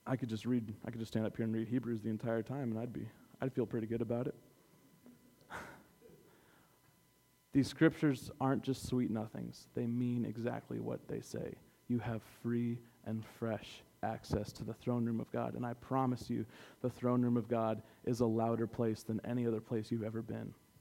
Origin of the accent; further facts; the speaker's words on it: Indiana, United States; Like, why wouldn't you hire me? I'm from Indiana. Like, I'm the hardest worker out here.